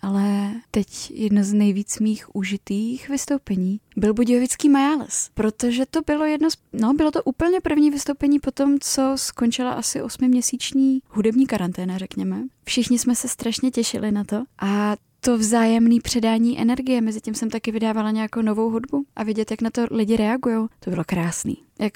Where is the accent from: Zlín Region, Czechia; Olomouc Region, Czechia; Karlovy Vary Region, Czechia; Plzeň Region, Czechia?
Karlovy Vary Region, Czechia; Karlovy Vary; Já jsem právě původem z Karlových Varů, pak také jsem velmi často v Praze a také v Londýně.